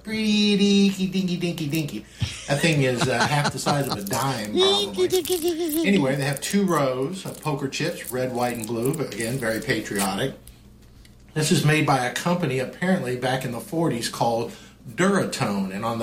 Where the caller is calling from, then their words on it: Atlanta, Georgia, United States; I'm calling you from Atlanta, Georgia.